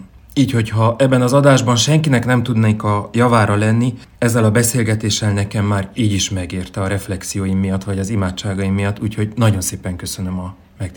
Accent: Sfântu Gheorghe, Covasna, Romania; Én Sepsiszentgyörgyön nevelkedtem, egy nővérem van.

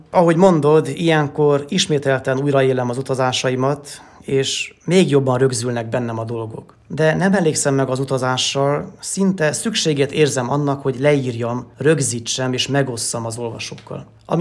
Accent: Transylvania, Romania; Egyrészt nagyon büszke vagyok arra, hogy Európának és a világnak ebbe a csodás virágos kertjébe, Erdélybe születtem. Nyilván mi itt ezer szállal kötődünk a szülőföldhöz

